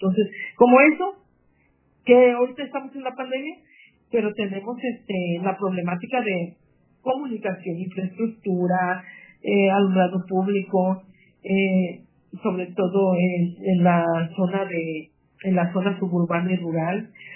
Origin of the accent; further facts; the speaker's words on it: Mexico; La empatía de que somos costeños afromexicanos, y ese trato y esa forma que nos distingue o que nos identificamos.